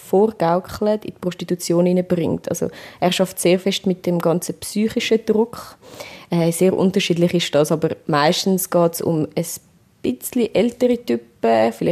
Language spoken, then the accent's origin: German; Switzerland; Und eine Winterjacke, Winterschuhe sind für uns als Schweizer auch schon teuer.